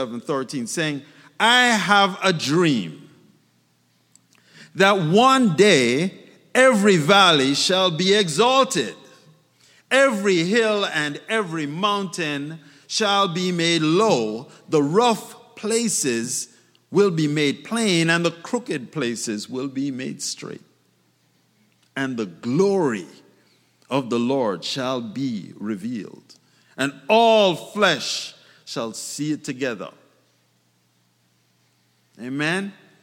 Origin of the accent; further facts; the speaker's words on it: Jamaica; also born or lived in Glasgow, Scotland; So I was born in Glasgow, Scotland, but grew up in Jamaica.